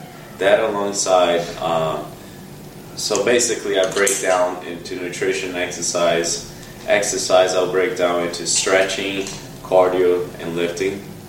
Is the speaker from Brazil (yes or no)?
yes; Brazil; I grew up in Brazil. That's where I was born and raised.